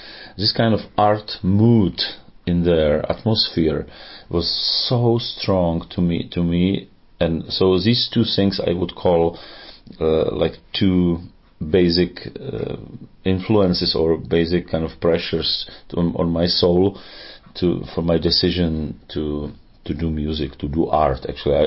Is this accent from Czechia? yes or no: yes; Dubí, Ústí nad Labem Region, Czechia; Teplice is my born town, and for the band as well, you know, Teplice. But in fact, it was Dubi, which is like almost like a part of Teplice, but it's a separate little, very little tiny town.